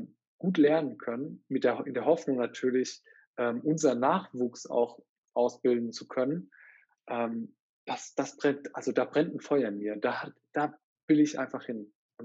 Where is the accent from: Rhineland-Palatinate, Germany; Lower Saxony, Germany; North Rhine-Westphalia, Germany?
Rhineland-Palatinate, Germany; in meiner Heimatstadt, beziehungsweise Pirmasens, kommen aus einem Dorf daneben, aber so aus meiner Heimat